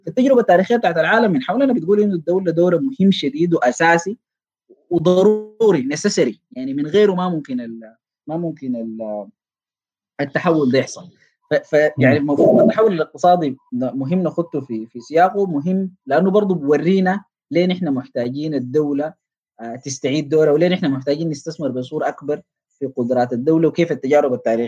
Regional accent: Sudan; أهم حاجة في الأسس دي إنه نتفق كسودانيين

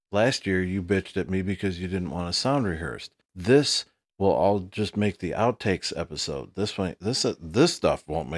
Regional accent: Michigan, United States; Well, and I mean, we're from Michigan

